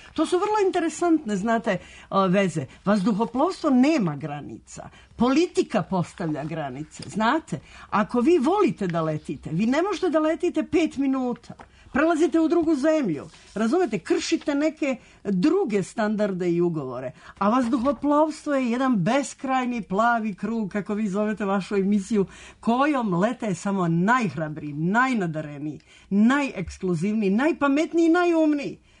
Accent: Belgrade, Serbia; ja sam rekla da sam Srpkinja, da dolazim iz Beograda

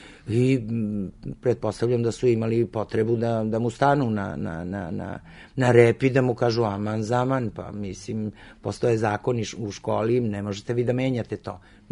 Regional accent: Kikinda, Vojvodina, Serbia; also born or lived in Belgrade; sam odrasla u Kikindi i Kikinda prosto je jedan ozbiljan deo mog života i moje ljubavi koju imam za taj grad. Iz Kikinde sam krenula u svet umetnosti, u svet pozorišta, teatra

